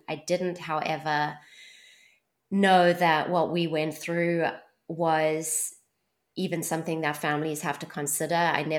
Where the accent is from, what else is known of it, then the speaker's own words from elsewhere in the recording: South Africa; now in Somerville, United States; I'm originally from South Africa, and Zach is originally from Long Island, New York. And we moved to Somerville at the end of 2018.